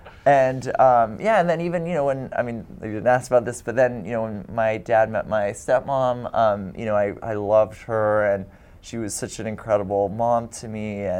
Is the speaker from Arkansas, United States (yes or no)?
no; San Francisco, California, United States; also born or lived in Berkeley; I was born in Berkeley and I grew up in San Francisco.